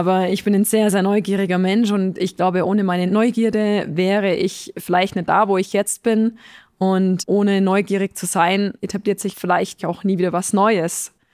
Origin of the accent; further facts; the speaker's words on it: Augsburg, Bavaria, Germany; born there; now in Murnau am Staffelsee, Germany; Ich bin in Augsburg geboren und wohne aktuell in Murnau am Staffelsee.